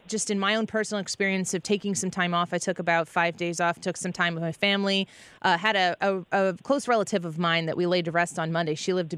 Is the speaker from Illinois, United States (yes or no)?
yes; Illinois, United States; I'm from Illinois